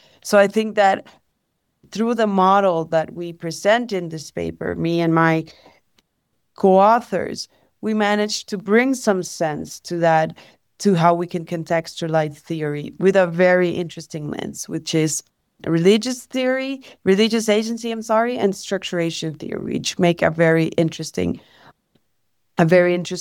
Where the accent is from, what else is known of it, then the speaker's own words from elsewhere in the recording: Ecuador; now in Mexico; So I am originally from Ecuador, but I live in Mexico.